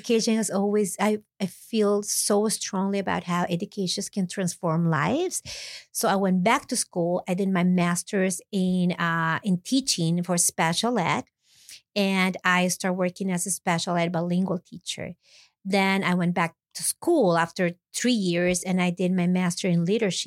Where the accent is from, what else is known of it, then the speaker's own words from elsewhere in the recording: Peru; English is a second language; now in United States; I was born and raised in Peru. In Peru, and I came here 20 years ago.